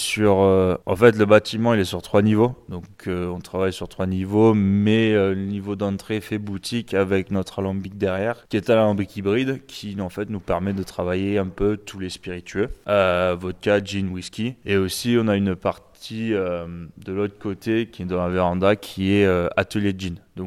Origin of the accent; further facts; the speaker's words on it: France; moved away; On est parti de la France en 2001, et après, on a fait 22 ans d'expatriation. Donc, mes parents ont fait 8 pays, moi j'en ai fait 10.